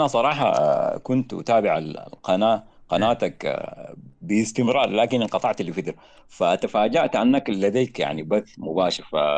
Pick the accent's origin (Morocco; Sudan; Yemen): Sudan; Khartoum; أنا من الخرطوم